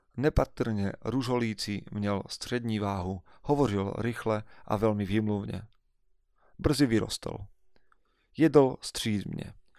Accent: eastern Slovakia, Slovakia; accent: eastern Slovak; mi budete musieť odpustiť okrem toho môjho východného prízvuku

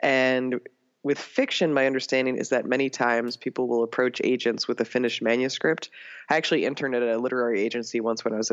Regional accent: New York, United States; And I grew up in New York, and many of the prep schools there require you to take Latin, and most kids suck at Latin.

